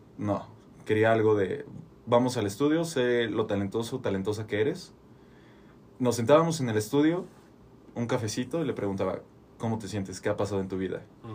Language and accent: Spanish; Celaya, Guanajuato, Mexico; los dos venimos del mismo lugar. Nuestra hometown es Celaya. Y queríamos como, no sé, no representar eso, pero sino hacer resaltar que venimos de Celaya.